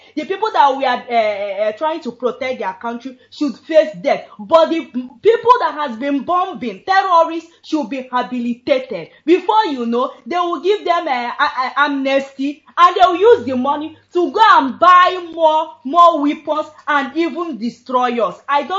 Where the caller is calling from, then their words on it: Israel; Good morning, Biafrans all over the world. … the PR and secretary. I'm calling from Israel.